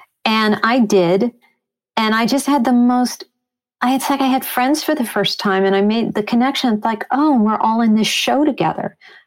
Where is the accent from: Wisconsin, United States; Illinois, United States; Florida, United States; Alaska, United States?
Illinois, United States; Chicago; also born or lived in Long Island / Riverdale; And you know, you mentioned me growing up in Chicago. My dad was a journalist, wonderful journalist, and he was actually transferred to New York for 5 years. So we lived in Long Island and Huntington, Long Island, and Riverdale for a total of 5 years.